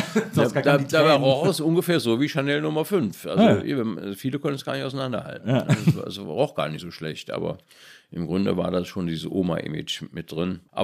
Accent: Cologne, North Rhine-Westphalia, Germany; in dem Vorort, wo ich aufgewachsen bin, Köln-Widdersdorf, das war halt eine Reihenhaussiedlung, und da wurde halt nur geschlafen und morgens fuhr man zur Arbeit, da war nichts, keine Infrastruktur.

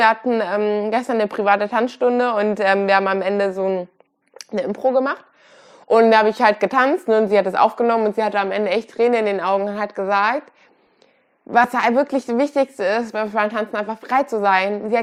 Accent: Kassel, Hesse, Germany; ich komme aus Deutschland, bin auch hier groß geworden.

